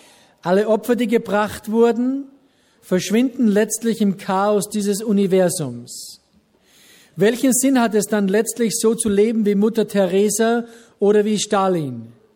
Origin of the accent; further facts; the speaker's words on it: Ramsau, Styria, Austria; Bei mir ist die Ramsau meine Heimat, diese Ortschaft in den Bergen. Ist Österreich meine Heimat?